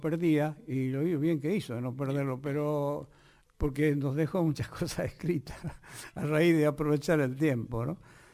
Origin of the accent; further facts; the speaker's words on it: La Rioja, Argentina; also born or lived in Venezuela; now in Buenos Aires, Argentina; yo venía, en realidad, a Buenos Aires, no vine directo de La Rioja, vine de Venezuela, porque estuve viviendo 3 años en Venezuela.